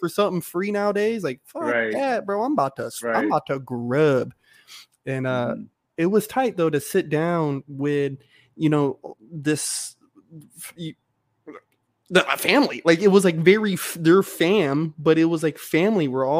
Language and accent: English; North Carolina, United States; growing up in North Carolina, first off, I was always taught, like, when someone offers you food in their home, don't you dare deny it first.